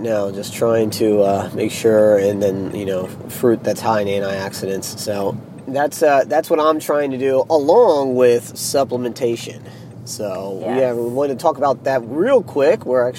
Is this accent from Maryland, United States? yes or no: yes; Waldorf, Maryland, United States; We are coming to you from sunny Maryland, Waldorf, Maryland, my hometown.